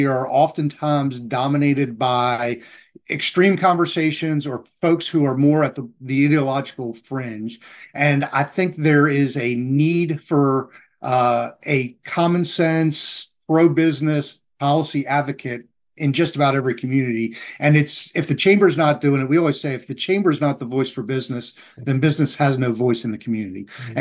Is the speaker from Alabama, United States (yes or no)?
no; North Carolina, United States; I'm from North Carolina, Davidson College.